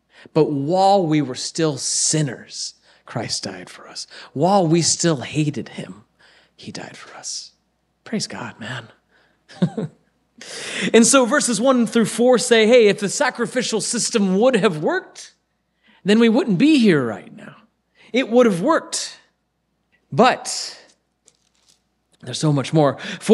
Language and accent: English; Ohio, United States; last weekend, I was in my hometown in Ohio, and I went to my high school